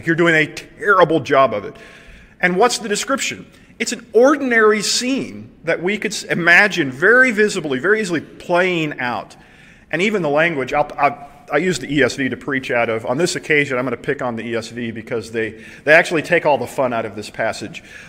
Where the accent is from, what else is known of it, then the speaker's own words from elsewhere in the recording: Seminole, Oklahoma, United States; One of my favorite stories, growing up in Seminole, Oklahoma, we knew the local judge there